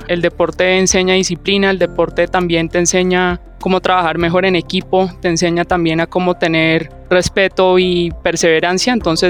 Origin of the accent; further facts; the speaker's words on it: Colombia; also born or lived in Latin America; también soy colombiana, pero viví en muchos países en América Latina creciendo a lo largo de mis años de colegio